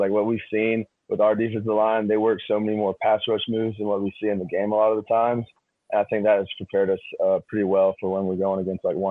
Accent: Georgia, United States; being a Georgia center, and growing up in Georgia, I've watched him play too

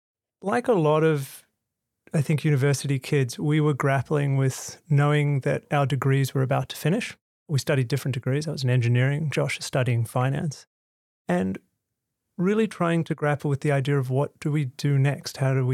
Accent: Sydney, New South Wales, Australia; growing up in Sydney with loving families.

